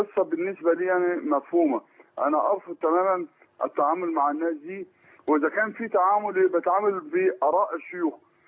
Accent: Egypt; احنا بقى كمصريين

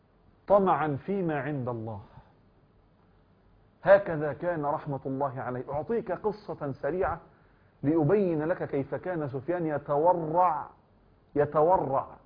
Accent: Egypt; يعني بما يعرف الآن عندنا في مصر جلبية

